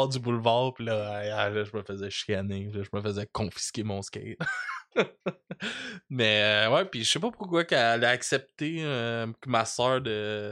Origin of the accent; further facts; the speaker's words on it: Chambly, Quebec, Canada; Moi, je viens de Chambly. Là. Puis on avait un gros boulevard à Chambly